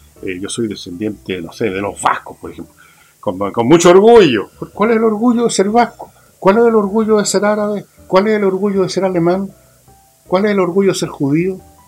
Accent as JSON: {"language": "Spanish", "country": "Chile", "said": "todos somos chilenos simplemente, perdónenme, y todos somos originarios de alguna parte si es por eso. Hoy yo podría pedir una cuota entonces para los que tenemos una ascendencia por un lado francesa"}